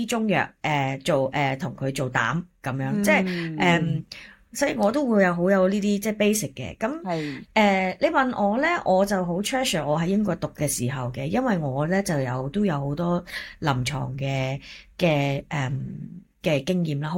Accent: China; now in United Kingdom; 咁佢又知道我中國人啦

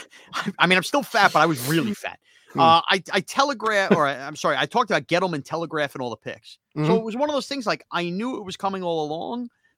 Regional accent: Long Island, New York, United States; and I'm from Long Island too

